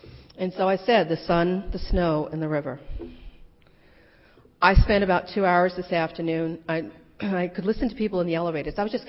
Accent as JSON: {"language": "English", "town": "Boston", "region": "Massachusetts", "country": "United States", "tie": "born or raised there", "said": "I grew up in Boston, went to public schools. No aspersions on anyone in the clergy today. But where I grew up in Dorchester, neighborhood of Boston"}